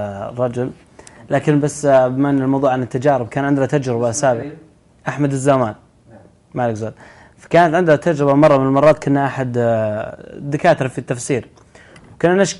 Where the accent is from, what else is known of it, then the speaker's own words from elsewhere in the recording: Riyadh, Riyadh Province, Saudi Arabia; لا أنا هنا من الرياض